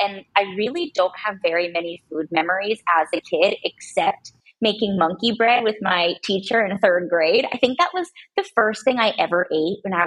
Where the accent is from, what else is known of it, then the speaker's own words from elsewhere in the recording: San Diego, California, United States; also born or lived in Portland, Oregon; But, you know, I grew up half in San Diego and half in Portland, Oregon.